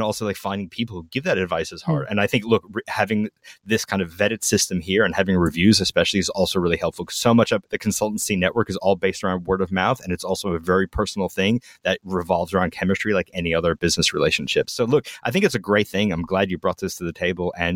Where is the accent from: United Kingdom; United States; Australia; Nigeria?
Australia; accent: Australian; And you just got to taste my Australian accent.